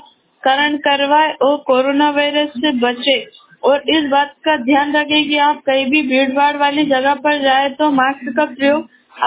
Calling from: Khilchipur, Madhya Pradesh, India; साथियों, हमारे शहर खिलजीपुर में

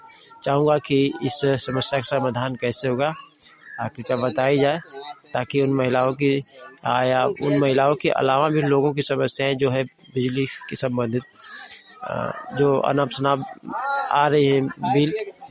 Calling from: Ghazipur, Uttar Pradesh, India; नमस्कार, मैं गाजीपुर से बोल रहा हूँ।

